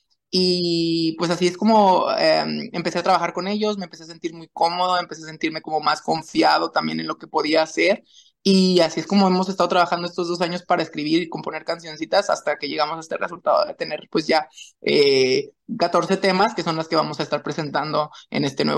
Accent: Saltillo, Coahuila, Mexico; now in Monterrey, Mexico; En realidad yo soy de Saltillo, como bien lo comentas, pero ahorita estoy radicando en la ciudad de Monterrey.

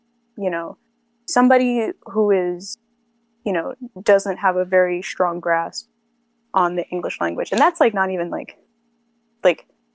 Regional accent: New York, United States; we grew up, I'm from New York, but we live in like a very white suburb outside of the city.

